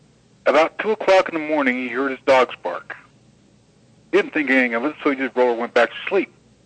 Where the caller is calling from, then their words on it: Wyoming, United States; from Wyoming.